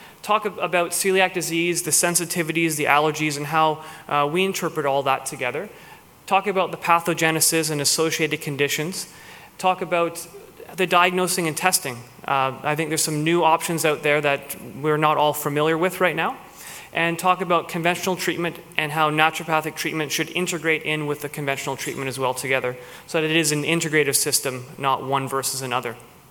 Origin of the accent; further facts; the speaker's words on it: Hamilton, Ontario, Canada; now in Kelowna, Canada; So that's where I'm from originally. Yep. I grew up in Hamilton, went to Wilfrid Laurier University in Waterloo, and found my way here to Kelowna.